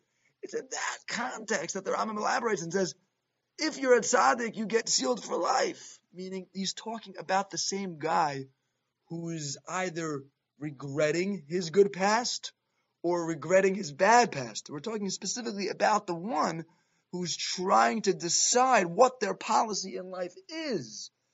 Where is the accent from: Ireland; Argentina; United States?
United States; New York; Like, you know, growing up in New York, right, and you, like, meet someone.